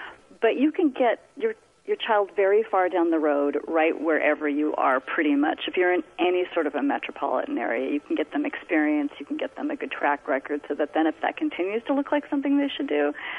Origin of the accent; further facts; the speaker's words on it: Seattle, Washington, United States; we came from the Seattle area originally, and it's a pretty small market.